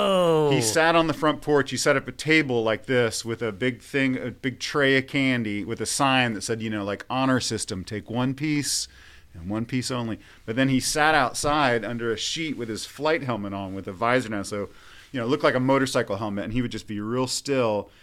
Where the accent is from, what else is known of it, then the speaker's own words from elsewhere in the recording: Virginia, United States; I'm from Virginia. Yeah, we used to go.